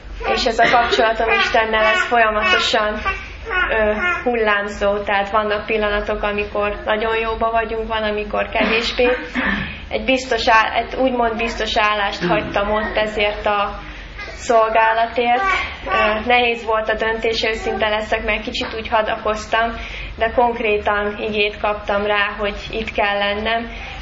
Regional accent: Rohod, Szabolcs-Szatmár-Bereg, Hungary; én is Rohodról jöttem.

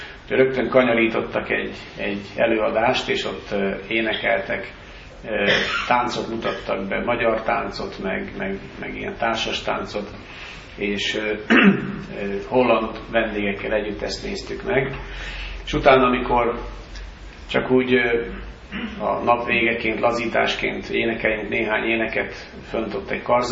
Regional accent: Nyírtelek, Szabolcs-Szatmár-Bereg, Hungary; mondtam, hogy Nyíregyházáról egy része, mi pedig nyírtelkiek vagyunk

